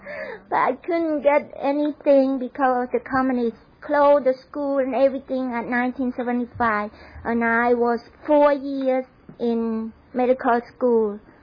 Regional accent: Cambodia; born there; English is a second language; I was born in Cambodia, the family that believe in Buddha, and they worship Buddha as God.

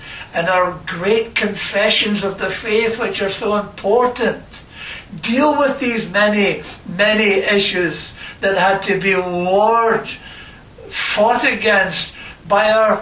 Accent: United Kingdom; born there; I'm British by birth, okay, that I am what I am.

